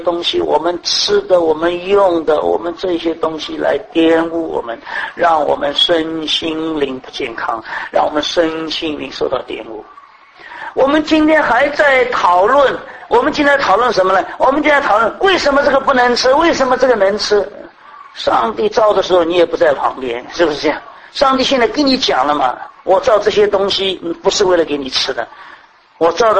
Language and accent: Chinese; China; 我们中国人都有这个身体发肤受之父母不可损伤